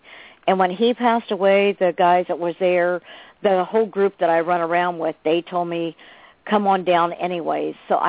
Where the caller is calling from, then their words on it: Ohio, United States; I'm calling from Ohio.